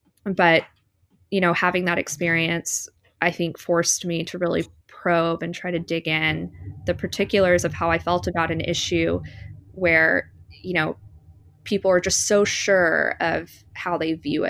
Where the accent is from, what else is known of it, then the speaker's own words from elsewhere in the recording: Tuscaloosa, Alabama, United States; I was raised in Tuscaloosa, Alabama, and gun culture was just is so sacred there as it is throughout much of the South.